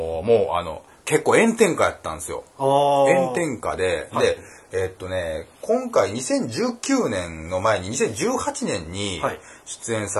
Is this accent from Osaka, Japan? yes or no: no; Hyogo, Japan; 大阪、まあ僕は兵庫県なんですけど、兵庫県から福島県に行くのにめちゃくちゃ時間かかるわけなんですよね